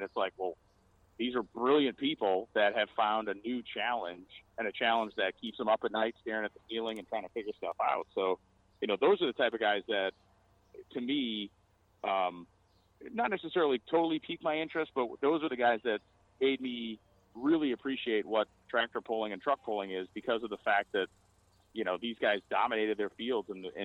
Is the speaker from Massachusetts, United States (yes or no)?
yes; Massachusetts, United States; I grew up in Massachusetts, still live there